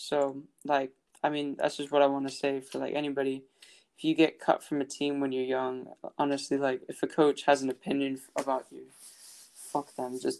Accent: United States; So I grew up in America, and I went to high school in the States.

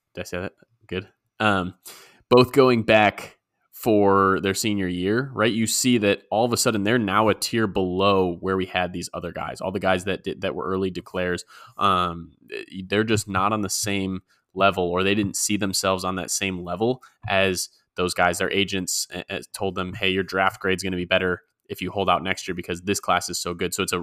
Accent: Chicago, Illinois, United States; accent: Chicago; And for Najee Harris, it's my Chicago accent, you know.

